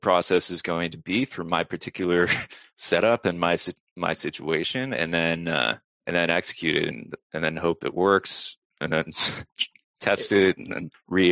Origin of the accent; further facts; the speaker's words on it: Laguna Hills, California, United States; Believe it or not, I grew up in Orange County. I lived there in Laguna Hills for a long time.